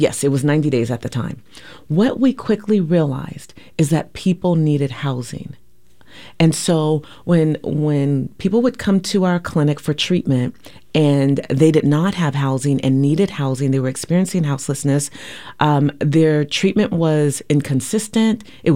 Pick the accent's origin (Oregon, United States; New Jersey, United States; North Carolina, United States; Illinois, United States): Oregon, United States; Portland; also born or lived in California; because this is my hometown. I'm a native of Portland, Oregon, and my grandmother ends up needing more care here. So I make the decision to move back to Portland.